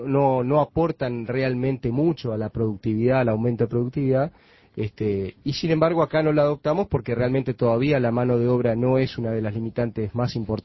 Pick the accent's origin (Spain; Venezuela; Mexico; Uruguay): Uruguay; Yo soy optimista del Uruguay. Creo que vamos en el camino.